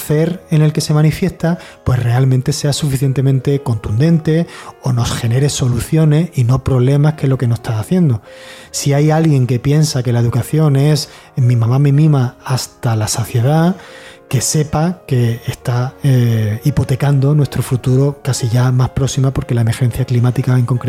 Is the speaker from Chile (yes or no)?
no; Spain; Que somos españoles, ¿a qué quieres que te gane?